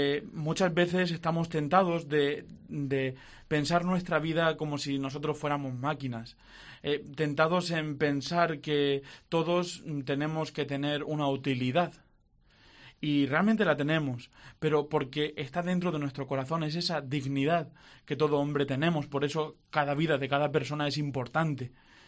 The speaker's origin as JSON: {"language": "Spanish", "town": "Villena", "region": "Valencian Community", "country": "Spain", "said": "Yo siempre lo he dicho, soy de Villena"}